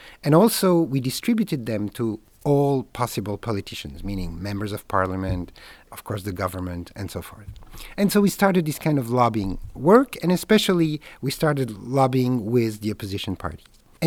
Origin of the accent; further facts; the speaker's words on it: Belgium; also born or lived in New York; now in France; I'm from Belgium originally, and then from then I went to New York and I studied there, and then came to France after that.